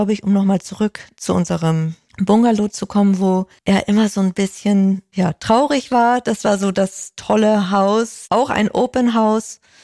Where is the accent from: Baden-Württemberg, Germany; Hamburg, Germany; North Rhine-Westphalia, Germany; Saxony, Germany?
Hamburg, Germany; born there; Ja, wir sehen alles, was Hamburg ausmacht. Ich bin ja gebürtige Hamburgerin.